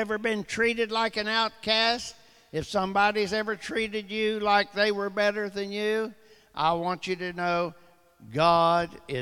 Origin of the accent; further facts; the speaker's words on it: Blue Ridge Mountains, United States; I was raised up in the Blue Ridge Mountains by a single mom